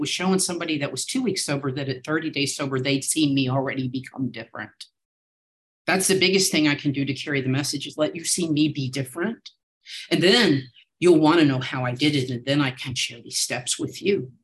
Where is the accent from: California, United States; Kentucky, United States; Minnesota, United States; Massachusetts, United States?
Kentucky, United States; Louisville; I'm an alcoholic from Louisville, Kentucky.